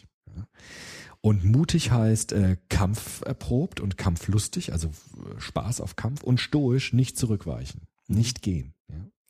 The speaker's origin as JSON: {"language": "German", "town": "Frankfurt", "region": "Hesse", "country": "Germany", "tie": "born or raised there", "said": "Ich bin ja auch in Rödelheim aufgewachsen und habe die gekannt."}